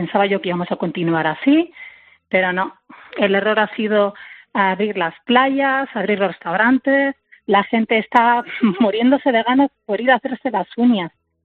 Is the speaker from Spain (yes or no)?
yes; Madrid, Community of Madrid, Spain; yo soy de Madrid, y un sitio que se llama El Pardo